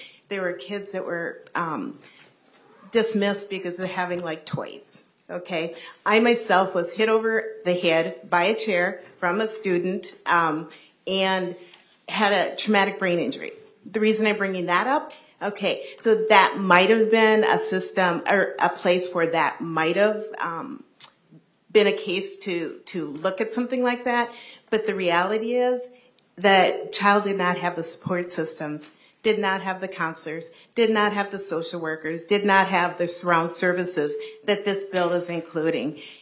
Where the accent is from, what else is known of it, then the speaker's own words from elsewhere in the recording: Lakeville, Minnesota, United States; growing up in Lakeville, going through the schools, I had one teacher that was of color, and he was a Spanish teacher.